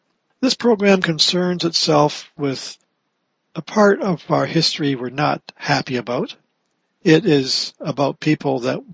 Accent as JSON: {"language": "English", "country": "Canada", "said": "And forgive me as a Canadian if I'm not really up on the details of the finer points of American history"}